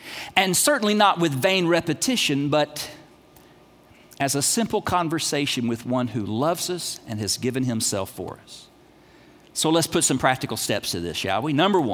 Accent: United States; I fight off guilt for doing nothing because I'm American and I might be a little type

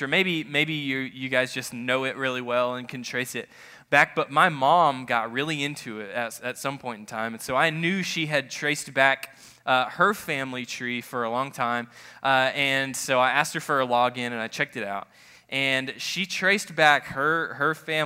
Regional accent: Oklahoma, United States; I'm from Oklahoma, so there's a little bit of Native American.

